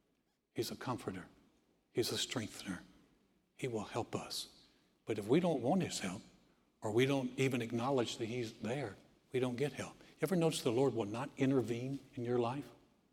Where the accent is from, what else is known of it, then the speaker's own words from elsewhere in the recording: North Carolina, United States; When we started, tried to start the church in my hometown, didn't work. We shut it down, and I went to work for my dad.